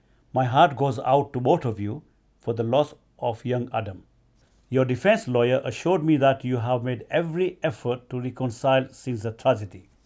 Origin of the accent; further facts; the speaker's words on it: United Kingdom; I'm a British Indian actor. I worked in the British TV, films, theatres and Bollywood movies.